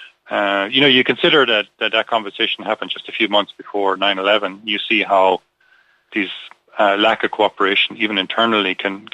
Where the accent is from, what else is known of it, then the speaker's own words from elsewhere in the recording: Ireland; I'm Irish, I lived through this, you know, I interviewed these people before, I know this world.